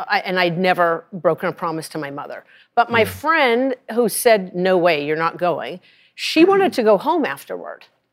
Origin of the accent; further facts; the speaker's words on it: Rye, Colorado, United States; Now, I'm from Rye, Colorado, but I'd seen movies